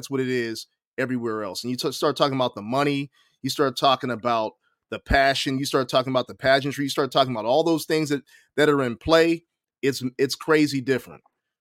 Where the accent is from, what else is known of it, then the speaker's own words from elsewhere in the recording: Pennsylvania, United States; moved away as an adult; I grew up in Western PA. Football is life in Western PA.